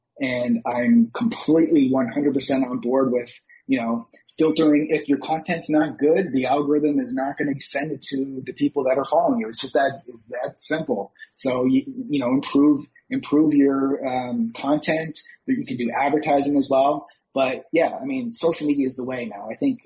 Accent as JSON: {"language": "English", "country": "Canada", "tie": "born or raised there", "said": "And I grew up in Canada. So I'm living in the East Coast of Canada."}